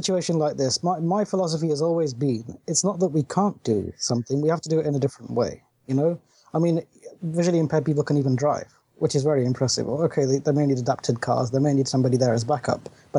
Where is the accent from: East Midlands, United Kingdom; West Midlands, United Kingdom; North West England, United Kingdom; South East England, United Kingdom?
East Midlands, United Kingdom; I'm 26, and I'm from Lincolnshire in the UK.